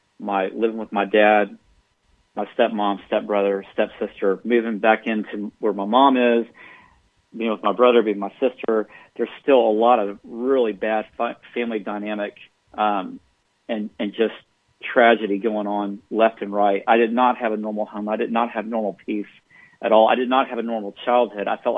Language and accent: English; Houston, Texas, United States; And so I grew up in Houston.